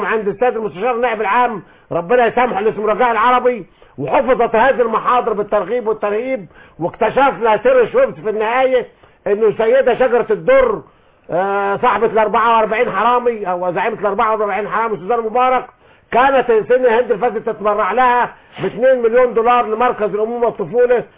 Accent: Egypt

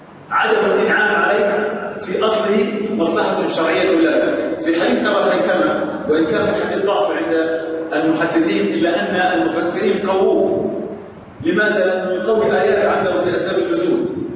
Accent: Aswan, Aswan Governorate, Egypt; أنا أفتخر بأن بلدي أسوان لها ديوان، ديوان أهل أسوان موجود في أربع مجلدات في مكتبة الأزهر

